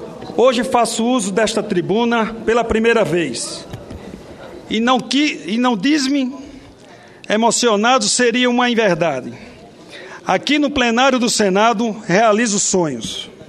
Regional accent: Sergipe, Brazil; o desejo de contribuir para o crescimento e desenvolvimento do povo da minha terra, Sergipe, Brasil.

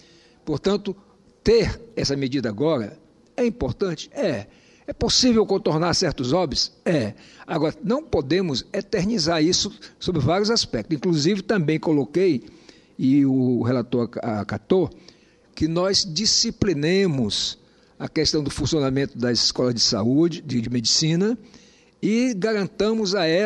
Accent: Roraima, Brazil; voltei para Roraima porque é a minha terra

